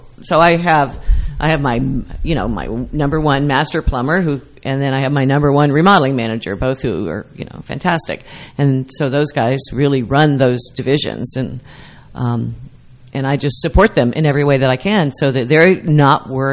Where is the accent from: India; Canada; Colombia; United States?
United States; Arkansas; also born or lived in California; now in New Jersey, United States; I'm from Arkansas